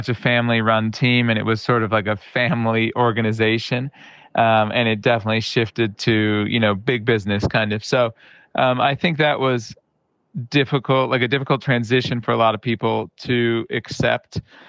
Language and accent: English; United States; I guess for me being American, it's not that crazy to, get rid of people